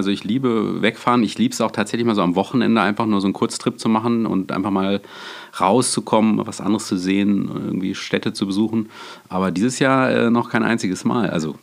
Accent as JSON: {"language": "German", "town": "Freiburg", "region": "Baden-Württemberg", "country": "Germany", "said": "also ich komme ja aus dem Schwarzwald, also Freiburg"}